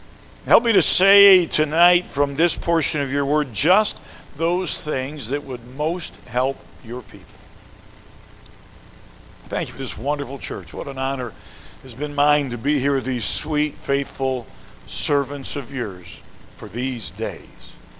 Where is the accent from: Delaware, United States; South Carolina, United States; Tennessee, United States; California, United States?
South Carolina, United States; born there; See, I was born in South Carolina. I know that y'all is not singular, y'all is plural.